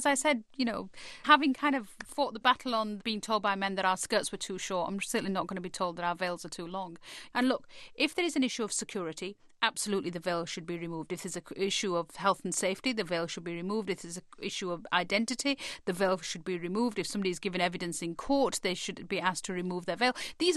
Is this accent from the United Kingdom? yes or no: yes; United Kingdom; actually as a British Muslim it should offend me and stir me as much as it would a British Christian